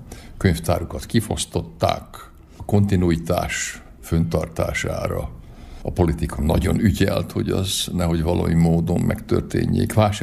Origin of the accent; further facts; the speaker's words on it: Hódmezővásárhely, Csongrád-Csanád, Hungary; Hódmezővásárhelyen születtem, ott is jártam gimnáziumba, utána a Szegedi Egyetemen végeztem